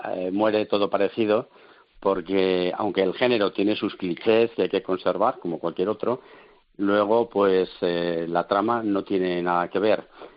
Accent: Reinosa, Cantabria, Spain; now in Bilbao, Spain; yo soy de Reynosa, pero vivo en Bilbao desde hace 36 años. Sí que soy español, español de pura cepa, que se suele decir.

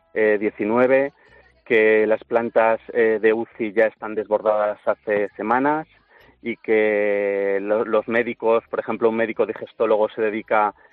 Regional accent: Tarazona, Aragon, Spain; Yo soy de Aragón, de Tarazona, y voy ahora a un hospital navarro, a Estella.

